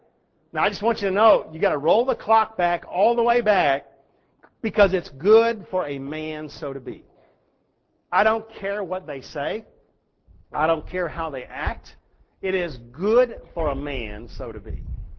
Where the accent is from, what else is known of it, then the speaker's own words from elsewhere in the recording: Texas, United States; I grew up in the South, in Texas, in a Baptist community.